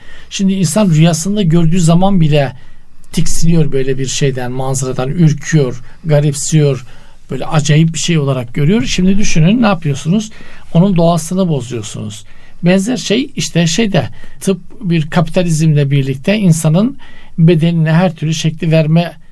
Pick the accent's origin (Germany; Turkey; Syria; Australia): Turkey; Black Sea Region; Bizim Karadeniz'de hocam çok yaygın.